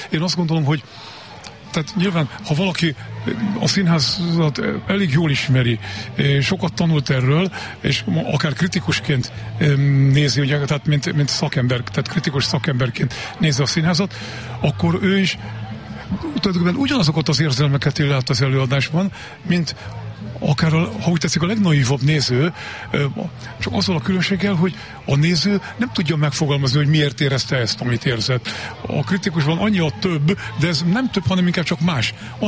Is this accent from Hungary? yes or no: yes; Jászboldogháza, Jász-Nagykun-Szolnok, Hungary; moved away as an adult; Én azért jöttem ide Jász Boldogházára, mert én Jász Boldogházán születtem, és életem első 21-22 évét itt ezen a településen éltem, és nagyon szeretek ide visszatérni.